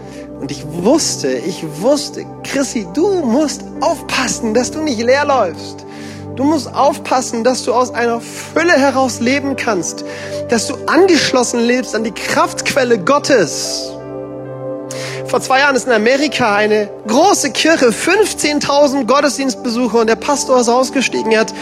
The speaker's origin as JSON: {"language": "German", "region": "Baden-Württemberg", "country": "Germany", "said": "ich bin ja auch Schwabe."}